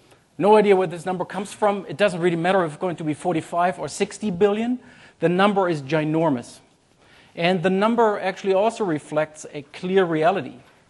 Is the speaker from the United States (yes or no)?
no; Germany; English is a second language; As you might hear from my name and some of my accent, I'm a German.